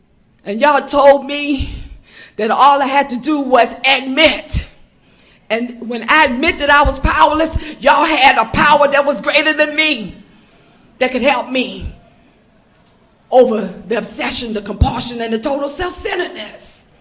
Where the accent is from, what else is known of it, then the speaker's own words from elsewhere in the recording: Virginia, United States; I'm from the Rappahannock area. That's new. I'm in Spotsylvania, Virginia.